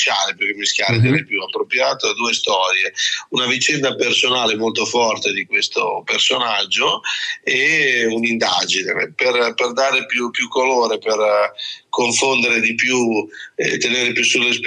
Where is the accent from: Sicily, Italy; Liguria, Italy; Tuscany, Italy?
Liguria, Italy; now in Milan, Italy; La Spezia come scenario perché è la città che ha dato i miei natali. Io vivo a Milano da tanti anni, ma sono ligure, sono molto legato alla mia terra di origine, anzi al mare più che alla terra